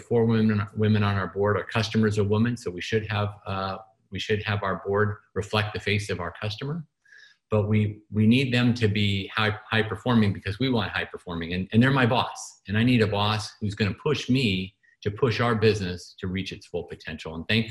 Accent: New England, United States; I mean, I grew up in New England, and they always had this philosophy to buy, you know, draft the best available athlete.

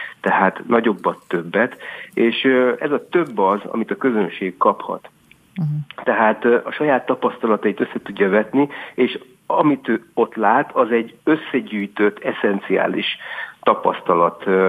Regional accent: Debrecen, Hajdú-Bihar, Hungary; mi mindannyian debreceniek vagyunk, Debrecenbe jöttünk

